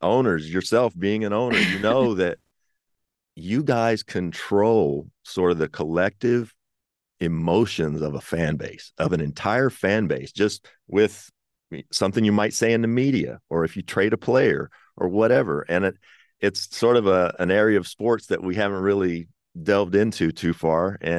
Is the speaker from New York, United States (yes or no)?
no; Kentucky, United States; I'm from Kentucky. You're from neighboring West Virginia.